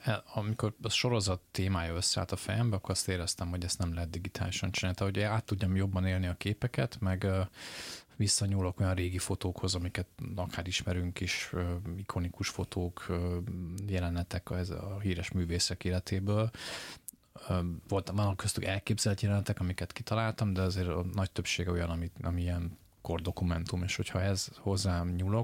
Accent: Pécs, Baranya, Hungary; now in Budapest, Hungary; De hát én is csináltam egy mini diszidálást, végül is, ha Pécsről elköltöztem Budapestre, és hát ha valahol ez is egy ilyen otthon elhagyás, és egy új életkezdés

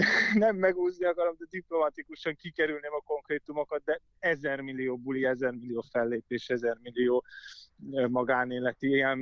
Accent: Budapest, Hungary; born or raised there

